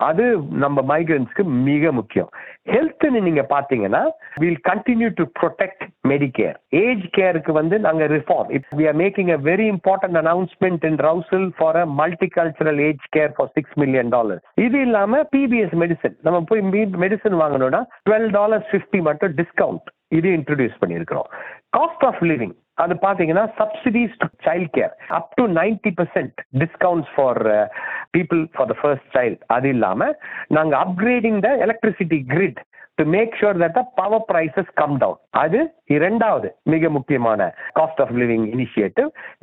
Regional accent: Chennai, Tamil Nadu, India; now in Australia; நான் ஒரு இந்திய தமிழன், சென்னையில் பிறந்து வளர்ந்தேன். முதன் முதலாக ஆஸ்திரேலியாவுக்கு 1992 மாணவனாக வந்து

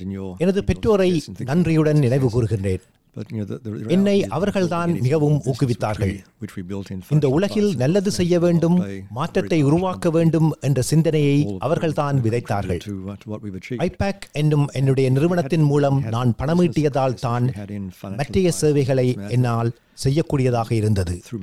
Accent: Sri Lanka; born there; நான் பிறந்தது 1958 மே மாதம். இலங்கையிலே நடந்த முதல் இனக்கலவரங்களின் நடுவே நான் பிறந்தேன்.

